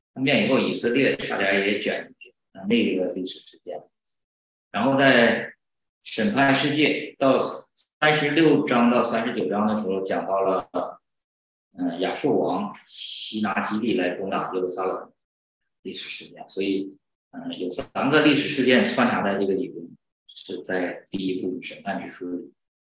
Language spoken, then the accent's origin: Chinese; Northeast China, China; 其实我们东北人应该知道这个蹲